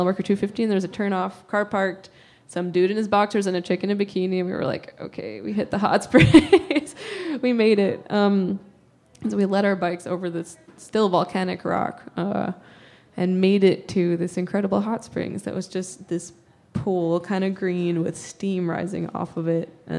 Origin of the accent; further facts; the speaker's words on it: New York City, New York, United States; I'm from New York City. There aren't hailstorms there.